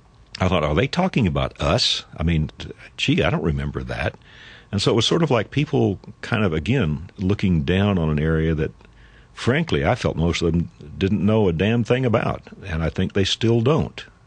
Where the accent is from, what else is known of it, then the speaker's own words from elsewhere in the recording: West Virginia, United States; I can remember denying that I was from West Virginia when I was probably in my 20s.